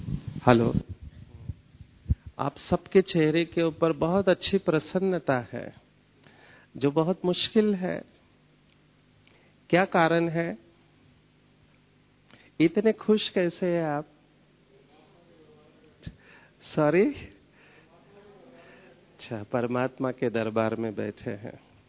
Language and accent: Hindi; Mumbai, Maharashtra, India; मैं मुंबई से हूं, I am from the financial capital and Bollywood capital of Mumbai.